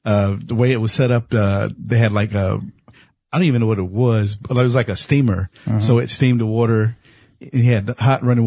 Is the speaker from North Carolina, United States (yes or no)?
yes; North Carolina, United States; I'm from North Carolina, and I never knew